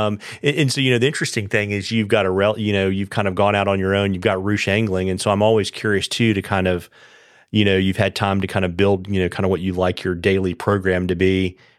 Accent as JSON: {"language": "English", "region": "Virginia", "country": "United States", "tie": "born or raised there", "said": "particularly kind of like where I grew up and fished in Central Virginia."}